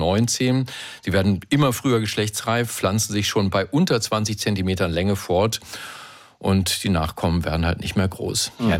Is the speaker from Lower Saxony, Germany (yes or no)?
yes; Oldenburg, Lower Saxony, Germany; Aus Oldenburg, aus der schönen Universitätsstadt Oldenburg in meiner Heimat Niedersachsen.